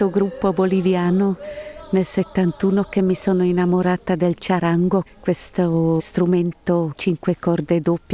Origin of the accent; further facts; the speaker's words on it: Ticino, Switzerland; Siamo anche cresciuti nelle Cento Valli, proprio vicino alla frontiera con l'Italia, dove non c'è nessuno, proprio né vicini né niente.